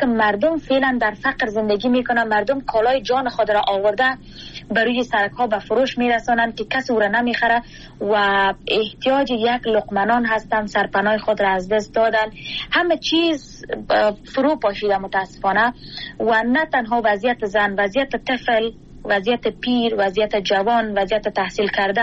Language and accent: Persian; Kabul, Afghanistan; moved away; ما مکلف و مجبور برازی شدیم که باید شهر کابل را یا افغانستان را رها بکنیم به خاطر زنده ماندن خود،